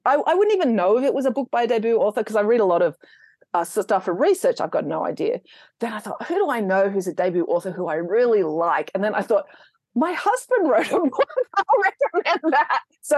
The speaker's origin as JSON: {"language": "English", "country": "Australia", "tie": "born or raised there", "also_born_or_lived": "England", "said": "I'm English and my family are English. Like, I've lived in Australia since I was two"}